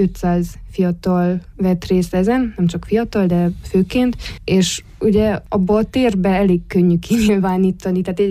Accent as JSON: {"language": "Hungarian", "town": "Târgu Mureș", "region": "Mureș County", "country": "Romania", "said": "Hát innen Marosvásárhelyről. Innen vagyunk ennyien"}